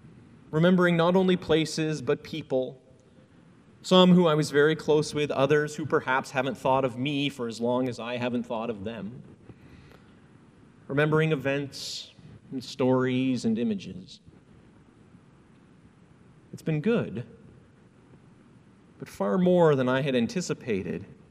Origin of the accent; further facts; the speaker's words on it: Hong Kong; So I grew up in Hong Kong. Among the most formative years of my life were spent in this colony of the UK. So that was from age 12 to 17. Hong Kong was my world. And we lived near a small market town called Stanley.